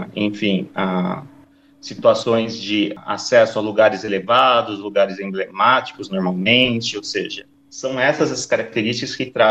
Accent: Sorocaba, São Paulo, Brazil; born there; Eu nasci em Sorocaba

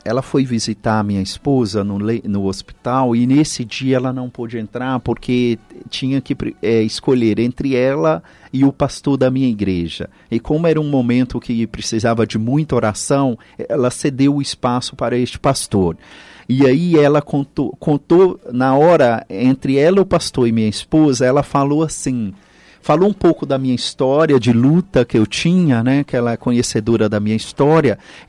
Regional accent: Pedras de Maria da Cruz, Minas Gerais, Brazil; lá na minha cidade natal de Pedras Maria da Cruz.

